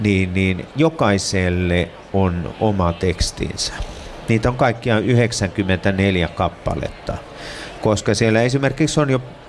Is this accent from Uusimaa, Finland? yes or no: no; Veteli, Central Ostrobothnia, Finland; Mä oon itse syntyisin Keski-Pohjanmaalta Vetelistä